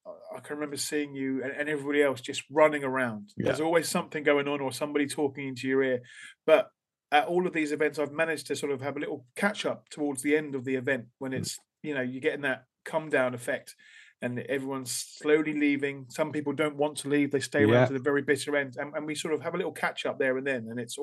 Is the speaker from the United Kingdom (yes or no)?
yes; Portsmouth, South East England, United Kingdom; this is a huge comic book event in my hometown. And I think it was from that moment on that this love relationship that I had for Portsmouth Comic Con blossomed.